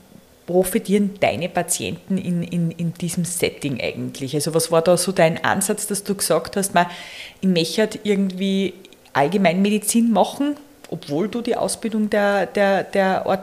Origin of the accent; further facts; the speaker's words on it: Upper Austria, Austria; Als Oberösterreicherin muss ich einfach sagen, die perfekte Wahl.